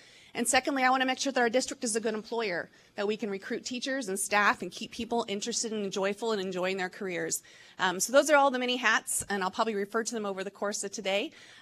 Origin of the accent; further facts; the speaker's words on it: Manhattan, Kansas, United States; I was actually born in Manhattan, went to Manhattan schools, graduated from Manhattan High School, went to K-State.